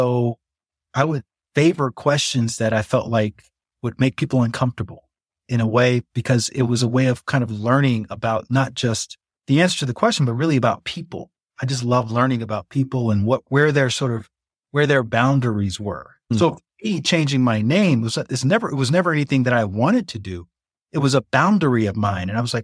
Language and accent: English; Alabama, United States; I grew up in Alabama where we would go to church every Sunday